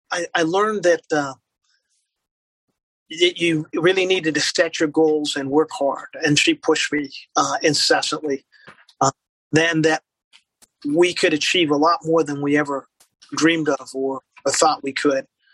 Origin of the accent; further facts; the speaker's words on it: Los Angeles, California, United States; I started taking classes at University of Southern California back in my hometown in LA.